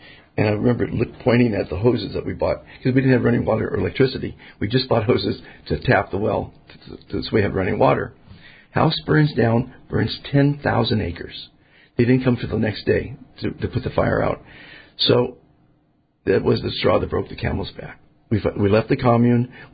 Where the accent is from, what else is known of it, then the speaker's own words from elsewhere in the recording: Beverly Hills, California, United States; was a beautiful woman, sang for … went to Beverly Hills High, so I'm from Beverly Hills.